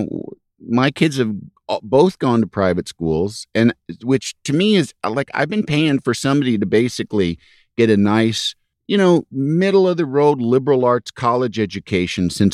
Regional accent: Yorkville, Illinois, United States; I grew up in I grew up in Yorkville, Illinois.

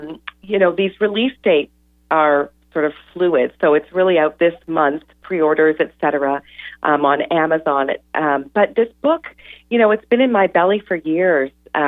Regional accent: Toronto, Ontario, Canada; now in Philadelphia, United States; So I am originally from Canada, actually, from Toronto. However, I have been spending the last 17 years living just outside of Philadelphia here in the U.S.

